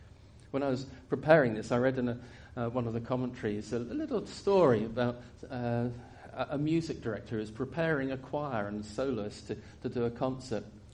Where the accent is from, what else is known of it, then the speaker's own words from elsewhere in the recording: United Kingdom; Maybe some of us, because we're British, might feel a little bit uncomfortable